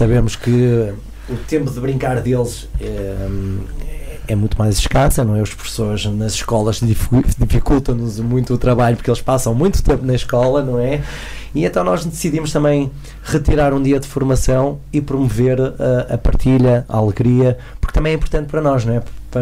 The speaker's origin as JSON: {"language": "Portuguese", "town": "Lamego", "region": "Viseu", "country": "Portugal", "said": "sempre que eu dizia que venho de Lamego ou de Portugal, era tratado de uma forma."}